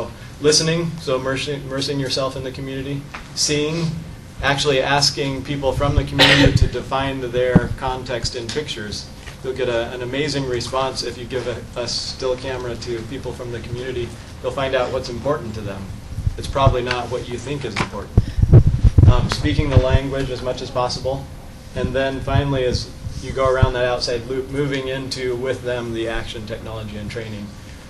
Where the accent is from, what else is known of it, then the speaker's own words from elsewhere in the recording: United States; and a lot of times, especially as an American, I want to go in and change things and do it fast.